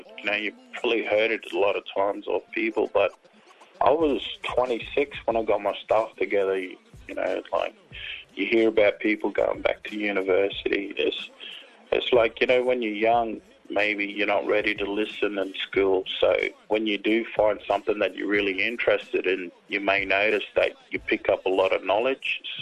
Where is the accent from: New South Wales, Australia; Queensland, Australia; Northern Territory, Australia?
Queensland, Australia; I'm from Northwest Queensland. My mob stretched from the Northwest Queensland over to the territory.